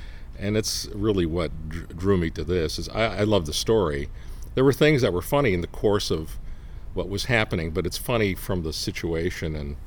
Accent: Toronto, Ontario, Canada; Well, I think Cleveland is becoming something like my hometown Toronto has become over the years

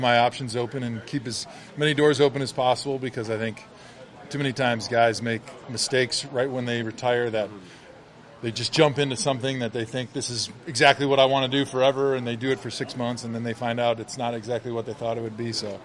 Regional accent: Wisconsin, United States; growing up in Wisconsin, Brett Favre was kind of one of my childhood idols

